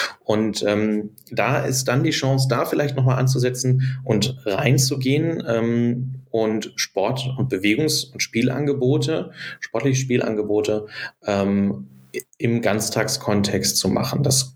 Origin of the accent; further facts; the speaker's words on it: North Rhine-Westphalia, Germany; ich komme jetzt aus NRW, also es ist immer auch eine sehr westdeutsche Perspektive an der Stelle.